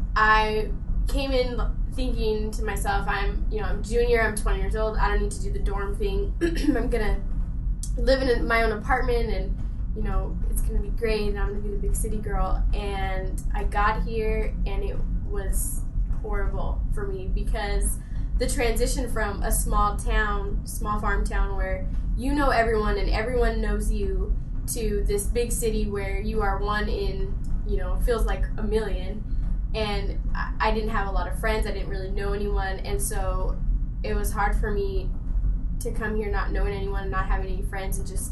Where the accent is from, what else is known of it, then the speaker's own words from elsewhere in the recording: Othello, Washington, United States; I'm from a small farm town in eastern Washington, Othello, not very well known. But yeah, that's where I'm from.